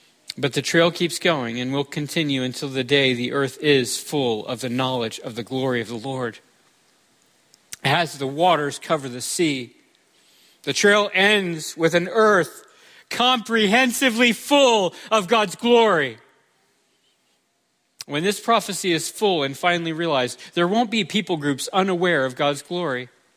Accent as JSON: {"language": "English", "region": "Florida", "country": "United States", "said": "You have to forgive me. I'm from Florida."}